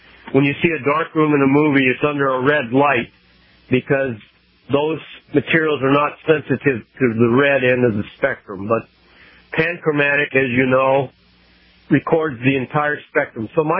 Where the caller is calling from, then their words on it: Tacoma, Washington, United States; I'm calling from Tacoma, Washington.